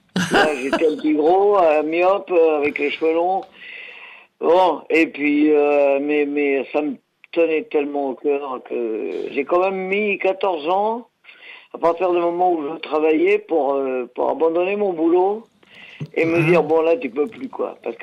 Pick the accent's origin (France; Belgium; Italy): Italy; et en fait, quand j'étais môme en Italie, j'écoutais les premiers rockers, tu vois.